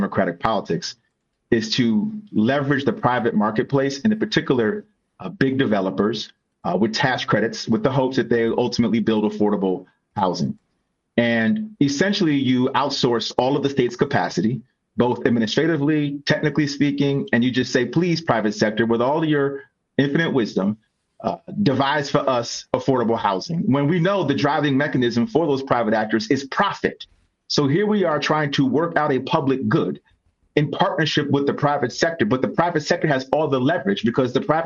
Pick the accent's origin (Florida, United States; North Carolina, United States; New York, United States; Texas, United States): New York, United States; Schenectady; so I grew up in Schenectady, working class family. My parents worked for General Electric back when GE had a major presence in upstate New York.